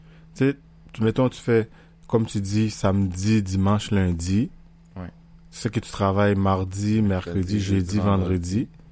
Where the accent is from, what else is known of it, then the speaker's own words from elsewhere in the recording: Haiti; c'est le frère d'un de mes meilleurs amis avec qui j'ai grandi en Haïti